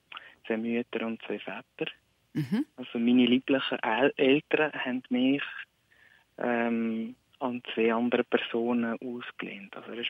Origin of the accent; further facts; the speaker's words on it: North Macedonia; Ich komme aus Mazedonien ursprünglich.